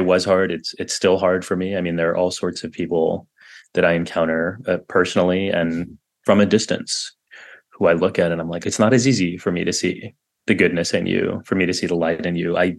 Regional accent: Texas, United States; And maybe it's because I grew up in Texas and there's a lot of that kind of judgment.

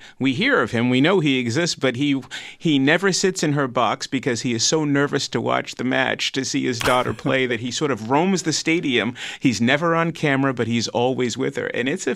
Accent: Boston, Massachusetts, United States; I'm from Boston. I can't answer that.

